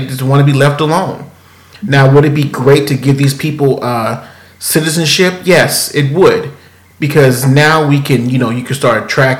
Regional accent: Houston, Texas, United States; born there; I was born here. I was born in Houston, Texas, right?

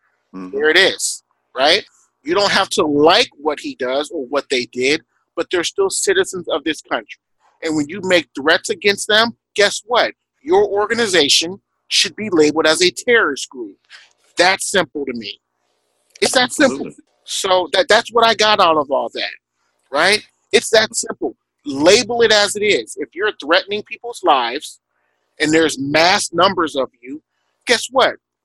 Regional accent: Houston, Texas, United States; born there; I was born in Houston, Texas. I'm from this country. I'm a citizen.

